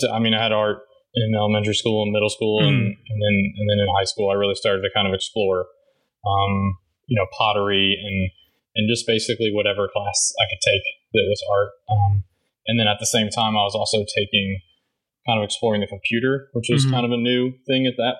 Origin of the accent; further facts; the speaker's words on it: Indiana, United States; So I grew up in rural Indiana, in the middle of nowhere, kind of, but also close enough to the city, so just mm-hmm. outside of Indianapolis, but kind of on a country road.